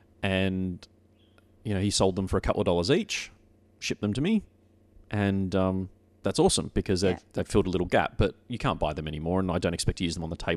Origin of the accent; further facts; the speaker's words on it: Australia; And then as an Aussie, you go and have a look at the price.